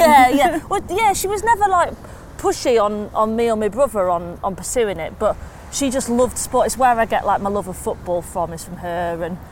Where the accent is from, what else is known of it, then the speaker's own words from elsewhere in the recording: Pannal, Yorkshire and the Humber, United Kingdom; Born in Leeds, grew up in Panel, which is over towards Harrogate, went to school in Harrogate. And I loved it. I loved growing up in Panel. It's quite a small village.